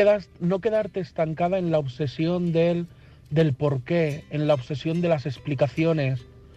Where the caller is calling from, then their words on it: Madrid, Community of Madrid, Spain; de Madrid